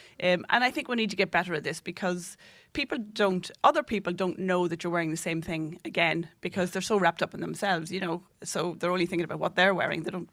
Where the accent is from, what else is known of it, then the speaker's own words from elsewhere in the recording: Monaghan, County Monaghan, Ireland; now in Carrickmacross, Ireland; I'm from Monaghan Town, yeah.